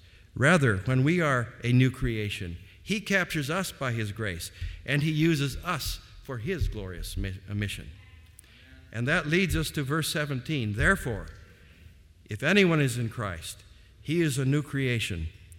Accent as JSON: {"language": "English", "country": "Malawi", "tie": "born or raised there", "said": "When I was a child growing up in Malawi, the nation was passing through a transition from colonial government to independence."}